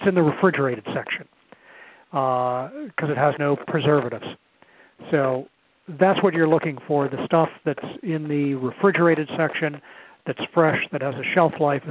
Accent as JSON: {"language": "English", "region": "New England", "country": "United States", "tie": "born or raised there", "said": "So if growing up in New England, as I said, every year in the fall, the Macintosh apples would come in."}